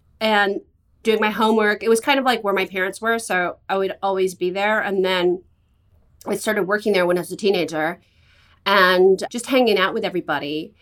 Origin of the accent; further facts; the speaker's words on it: San Francisco, California, United States; Yeah, I grew up in San Francisco, and my parents owned a gay bookstore that they bought in 1977.